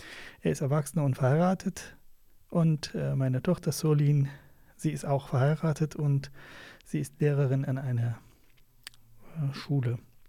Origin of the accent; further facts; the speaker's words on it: Kurdistan Region, Iraq; German is a second language; now in Germany; also ich flüchte von meiner Heimat in Kurdistan, Irak, ja, 1996. Erste Station war Türkei. In Türkei hatten wir aufgehalten für ein paar Wochen